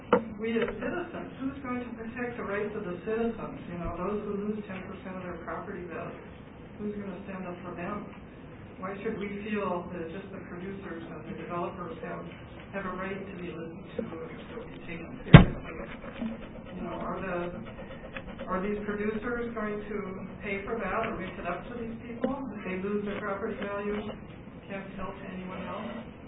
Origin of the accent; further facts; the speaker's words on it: Cambridge, Massachusetts, United States; from Cambridge, and I guess I would like to say a few things